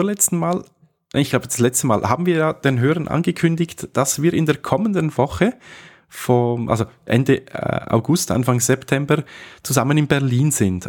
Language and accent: German; Switzerland; Was bei uns in der Schweiz, ich sage nicht wie sagt man, was man immer wieder sieht bei uns in der Schweiz